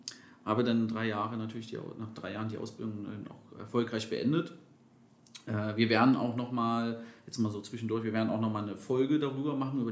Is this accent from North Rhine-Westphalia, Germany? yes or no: no; Magdeburg, Saxony-Anhalt, Germany; now in Berlin, Germany; Weil ich komme ja ursprünglich aus Magdeburg und der gleiche Träger hatte dann hier in Berlin auch eine Einrichtung und dann bin ich nach Berlin gegangen.